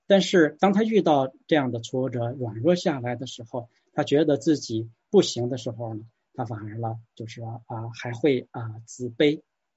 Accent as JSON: {"language": "Chinese", "country": "China", "said": "我们中国人有一句成语叫一屋不扫，何以扫天下？"}